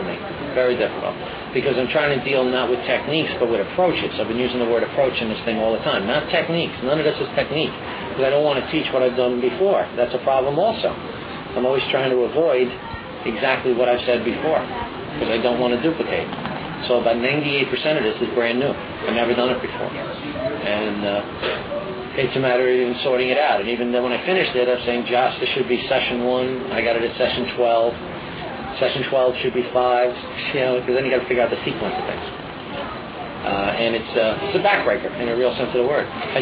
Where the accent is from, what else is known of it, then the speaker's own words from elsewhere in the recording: New York City, New York, United States; moved away as an adult; I was born in New York City, the Bronx, and lived there for 21 years and came up here only after I was out of the Army